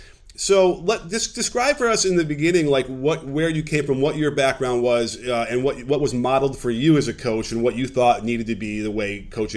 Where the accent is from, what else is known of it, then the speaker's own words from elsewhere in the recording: Chicago, Illinois, United States; I was lucky that I grew up in Chicago and had Phil Jackson to sort of model what we were looking for